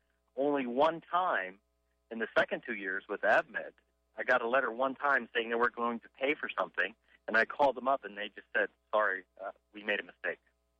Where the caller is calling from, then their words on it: New Port Richey, Florida, United States; also born or lived in Canada; I'm in Newport Richie.